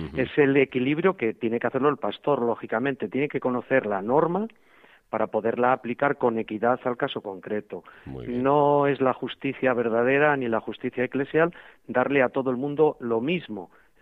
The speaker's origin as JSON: {"language": "Spanish", "region": "Castile", "country": "Spain", "said": "yo soy castellano y aquí los despachos parroquiales de los pueblos prácticamente no son necesarios porque las poblaciones están muy dispersas, son muy pequeñas"}